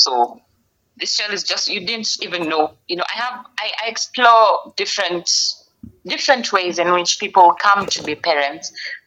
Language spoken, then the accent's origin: English; Game, Siaya County, Kenya; So, yeah, that answers the question. I'm from a place called Game.